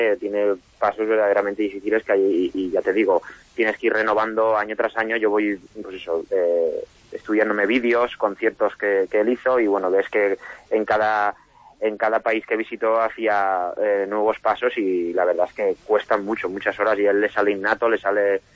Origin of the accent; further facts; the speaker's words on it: Valencian Community, Spain; porque yo soy valenciano.